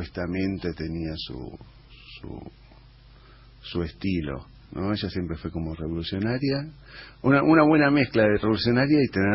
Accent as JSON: {"language": "Spanish", "region": "Jujuy", "country": "Argentina", "tie": "born there", "said": "El día que yo cumplí 50 años … me llevó a tocar a Jujuy, que es donde yo nací."}